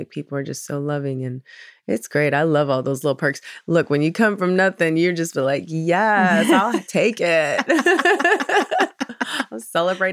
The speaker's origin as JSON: {"language": "English", "town": "Louisville", "region": "Kentucky", "country": "United States", "tie": "born or raised there", "said": "I grew up in Louisville, Kentucky. I'm a Hawaiian girl at heart, you know, an island girl."}